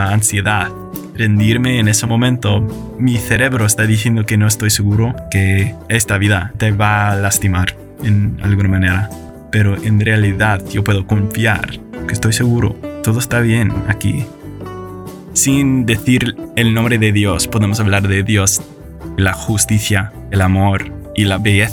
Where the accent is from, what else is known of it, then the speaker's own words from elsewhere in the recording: United States; Spanish is a second language; now in Spain; porque como americano, toda mi vida, mi cultura me ha estado enseñando que vivimos en el país que es lo mejor del mundo.